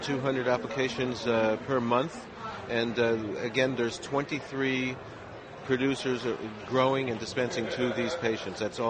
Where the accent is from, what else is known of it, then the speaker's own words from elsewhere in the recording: Los Angeles, California, United States; As a matter of fact, I'm from Los Angeles. I lived here 30 years.